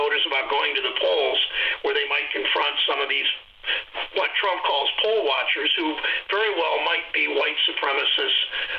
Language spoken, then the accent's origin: English; Mansfield, Ohio, United States; it's not the way I was brought up in St. Luke's Lutheran Church in Mansfield, Ohio.